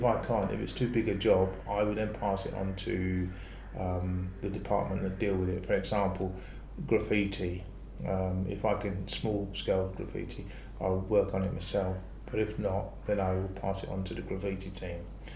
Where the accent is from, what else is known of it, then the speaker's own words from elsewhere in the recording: London, United Kingdom; born there; I was born in London, in Islington, London.